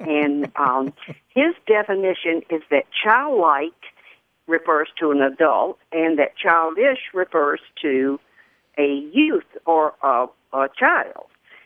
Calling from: Panama City, Florida, United States; accent: Southern; Panama City, Florida.

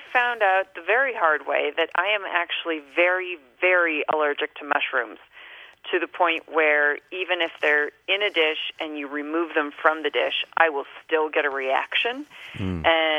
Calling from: Denver, Colorado, United States; Denver, Colorado.

